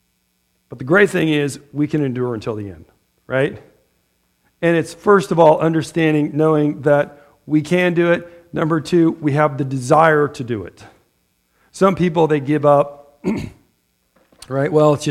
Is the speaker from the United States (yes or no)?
yes; Iowa, United States; and of course, we grew up around the Des Moines River, southeast Iowa